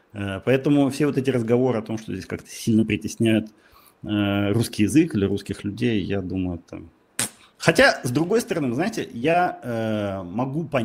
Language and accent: Russian; Russia; also born or lived in Lviv; И я никогда не скрывал, что я из России. Я жил во Львове.